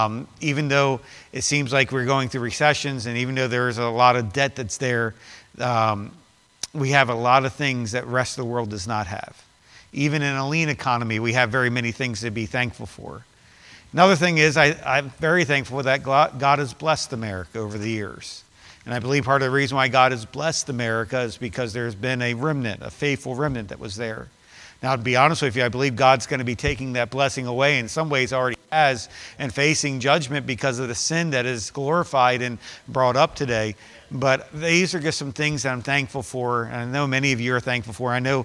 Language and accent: English; United States; I thought about reasons why I'm thankful that I'm American. Reasons why I'm thankful I'm an American.